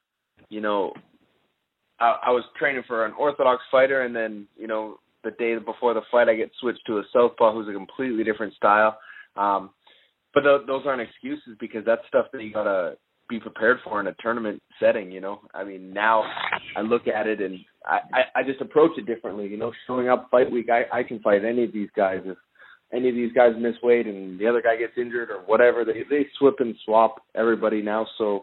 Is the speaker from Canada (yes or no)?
yes; Canada; I'm Canadian